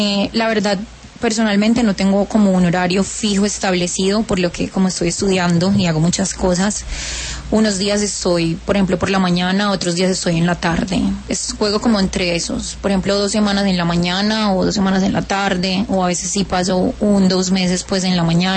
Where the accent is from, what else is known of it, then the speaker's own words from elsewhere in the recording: Caucasia, Antioquia, Colombia; En el pueblo de donde yo soy de Caucasia, Antioquia.